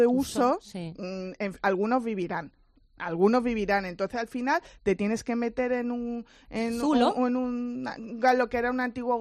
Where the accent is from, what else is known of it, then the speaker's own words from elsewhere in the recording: Torremolinos, Andalusia, Spain; yo soy de Torremolinos, paso muchas horas en vuestra ciudad, pero a mí no me haga salirme de mi pueblo. Es decir, el desarraigo que yo puedo tener, que he nacido, vivido, me he criado y he estudiado allí